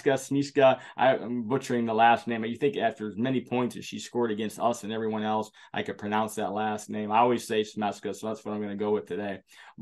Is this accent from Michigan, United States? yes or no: yes; Olivet, Michigan, United States; even though I'm from Olivet